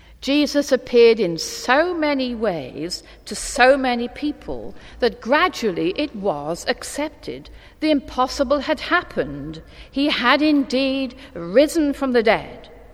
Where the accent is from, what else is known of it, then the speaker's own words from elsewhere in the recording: Wales, United Kingdom; I had my doubts before I went, English reserve and all that, even though I am Welsh.